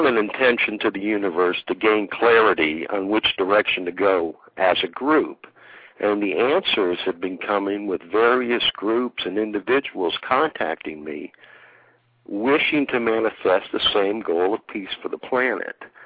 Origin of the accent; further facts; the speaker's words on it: North Carolina, United States; from North Carolina, and tonight I'm trying out to be the next co-host.